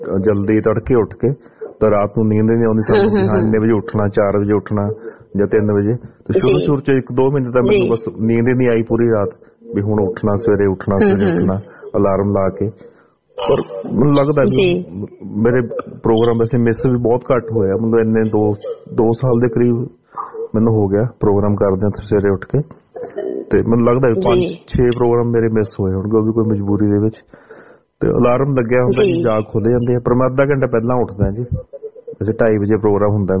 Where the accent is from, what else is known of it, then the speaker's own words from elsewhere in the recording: Hoshiarpur, Punjab, India; ਅਸੀਂ ਇਕੱਠੇ ਅਸੀਂ ਪਟਿਆਲੇ ਇੱਥੇ ਆਏ ਸੀ, ਇਹ ਨਵੇਂ ਸ਼ਹਿਰ ਤੋਂ ਸੀ ਤੇ ਮੈਂ ਹੁਸ਼ਿਆਰਪੁਰ ਤੋਂ